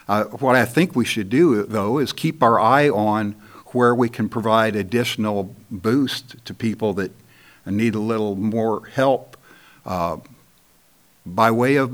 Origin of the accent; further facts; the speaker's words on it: Waterloo, Indiana, United States; now in Concrete, United States; I was born and raised in Northeast Indiana in a small town, not unlike Concrete.